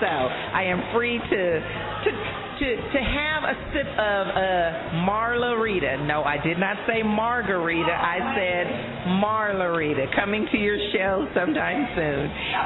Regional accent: Michigan, United States; also born or lived in Los Angeles; now in Fort Worth, United States; I'm originally from Michigan, moved to Fort Worth from Los Angeles, attended undergrad and law school on the West Coast, practiced for a while

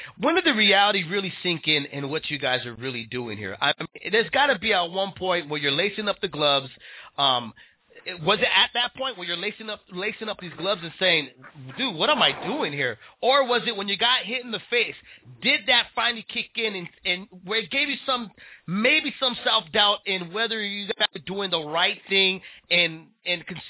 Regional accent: San Jose, California, United States; I'm from San Jose, California

